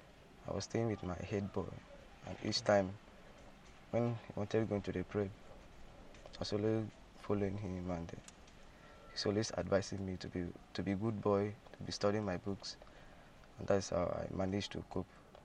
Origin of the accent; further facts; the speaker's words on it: Oglewu, Kogi, Nigeria; Yes, I come from Oglewu.